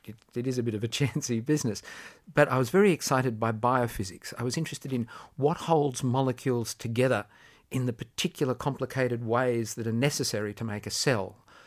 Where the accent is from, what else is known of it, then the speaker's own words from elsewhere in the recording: Queensland, Australia; I grew up all over Queensland. Dad was a teacher and got transferred from place to place.